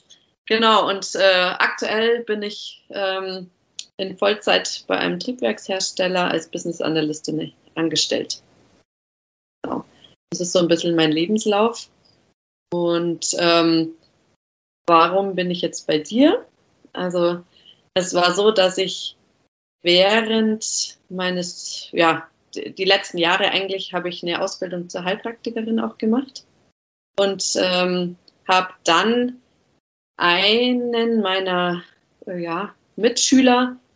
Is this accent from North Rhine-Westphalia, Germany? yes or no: no; Miesbach, Bavaria, Germany; Ich wohne aktuell im schönen Oberbayern in Miesbach, in meiner Heimat.